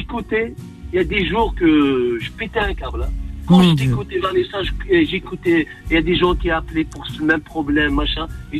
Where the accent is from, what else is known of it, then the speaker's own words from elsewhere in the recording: Béjaïa, Béjaïa Province, Algeria; Je suis de Bijaya.